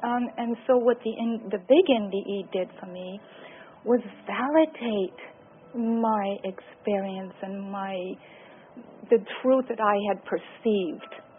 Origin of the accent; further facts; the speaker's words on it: United Kingdom; I'm British, so I'm not involved with that system at all.